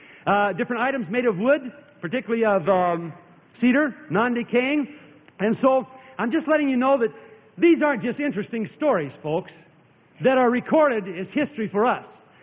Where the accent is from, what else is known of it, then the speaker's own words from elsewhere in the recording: Arizona, United States; like where I grew up down in Arizona